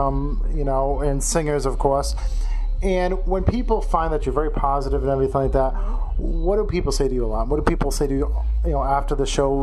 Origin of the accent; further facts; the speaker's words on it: Providence, Rhode Island, United States; Of course, I come from Providence.